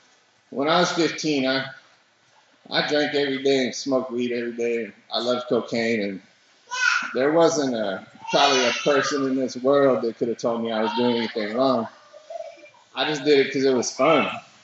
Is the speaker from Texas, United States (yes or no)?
yes; Austin, Texas, United States; I was born and raised in South Austin. With my mom and my dad and my older brother.